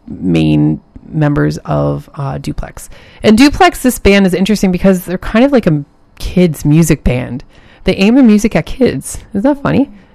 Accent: Ontario, Canada; Now I'm from Ontario

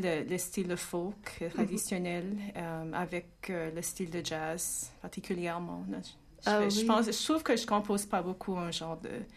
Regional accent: New Brunswick, Canada; Pendant mon enfance au Nouveau-Brunswick

